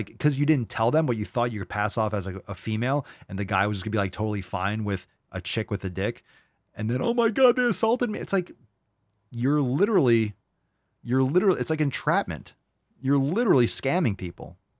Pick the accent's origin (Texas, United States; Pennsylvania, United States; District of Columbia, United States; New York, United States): New York, United States; New York City; I grew up in New York City in the fucking 80s.